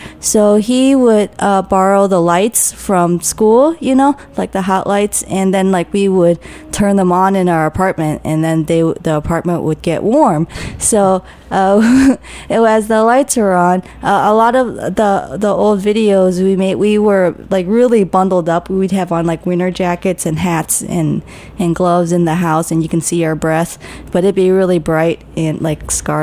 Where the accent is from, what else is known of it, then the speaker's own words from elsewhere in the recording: Vietnam; And then I came from Vietnam.